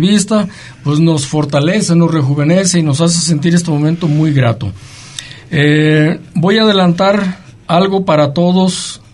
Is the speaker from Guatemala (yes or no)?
no; Mexico; nos hacía sentirnos como patriotas, como mexicanos